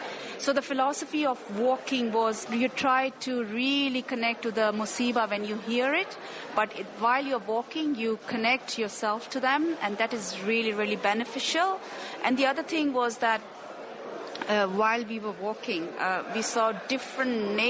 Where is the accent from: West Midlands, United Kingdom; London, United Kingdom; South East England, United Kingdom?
London, United Kingdom; I'm from London